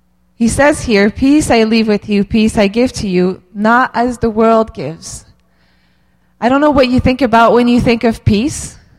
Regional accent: Quebec, Canada; I grew up in Quebec, most of you know, and it's a Catholic province

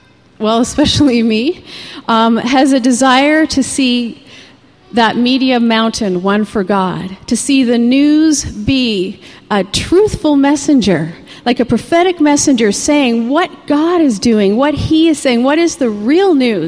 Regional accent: Canada; now in Israel; being a Canadian in Israel

